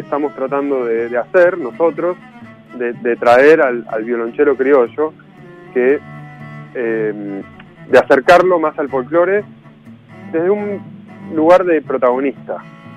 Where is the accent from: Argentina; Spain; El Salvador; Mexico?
Argentina; Buenos Aires; also born or lived in Europe; Yo soy, de Buenos Aires, pero uh-huh. Viví muchos años en Europa, estudié ahí y ahora ya estoy radicado acá.